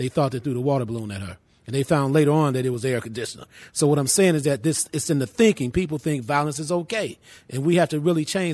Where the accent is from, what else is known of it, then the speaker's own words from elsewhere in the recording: Chicago, Illinois, United States; And I was raised in the Henry Horner Projects on the west side of Chicago and the Avalon Park community on the south side. So gangs were all around me growing up